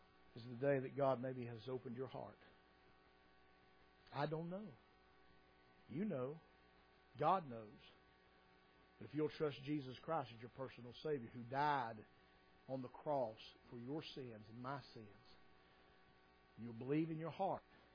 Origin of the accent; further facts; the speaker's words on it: United States; accent: hillbilly; are there hillbillies that live there that understand and follow my accent?